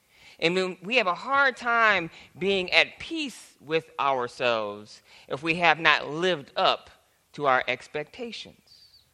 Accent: Michigan, United States; I grew up in Michigan, so it's in the Midwest

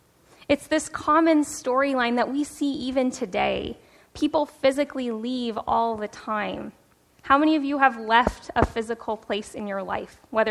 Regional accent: Anchorage, Alaska, United States; now in San Diego, United States; I grew up in Anchorage, Alaska. That's where I was born and raised, and ended up pastoring a Methodist church in rural Alaska

